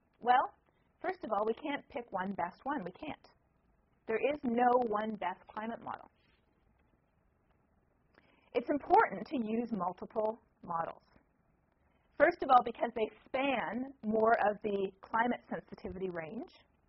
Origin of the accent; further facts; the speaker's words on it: Toronto, Ontario, Canada; I come from Toronto, where we get about 53 inches of snow per year on average.